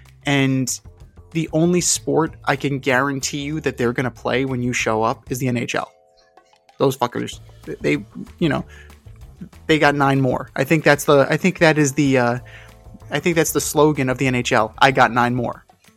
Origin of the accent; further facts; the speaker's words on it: New York City, New York, United States; That's the thing about being a New Yorker, man. You walk anywhere, nobody's going to fuck with you.